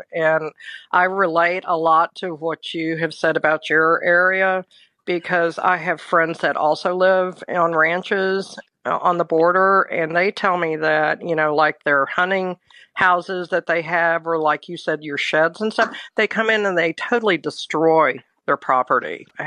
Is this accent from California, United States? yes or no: no; Dallas, Texas, United States; I'm born and raised in Dallas, and of course, I still have a lot of friends there.